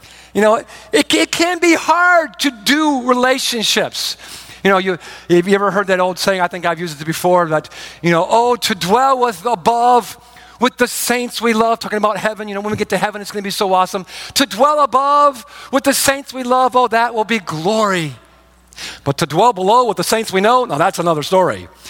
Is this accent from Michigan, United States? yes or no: yes; Michigan, United States; even though I grew up in Michigan for a while, I'm an Ohio State Buckeye.